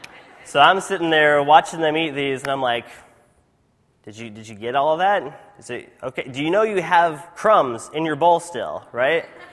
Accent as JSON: {"language": "English", "country": "Benin", "tie": "born or raised there", "said": "As a missionary kid growing up in Africa, one of my favorite things, that still to this day, one of my favorite things is Dorito chips."}